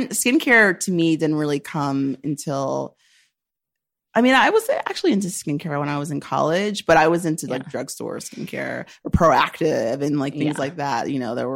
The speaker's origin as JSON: {"language": "English", "town": "Cleveland", "region": "Ohio", "country": "United States", "said": "We're from Cleveland. We're from"}